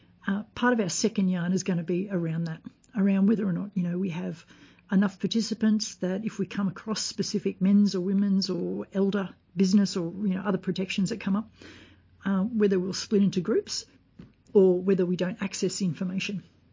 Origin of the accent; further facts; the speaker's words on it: Australia; as an Australian researcher, that's all readily available to me.